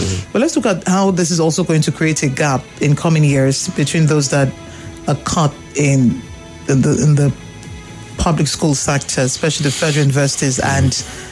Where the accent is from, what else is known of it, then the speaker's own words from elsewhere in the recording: Port Harcourt, Rivers, Nigeria; We're Nigerian for Port Harcourt.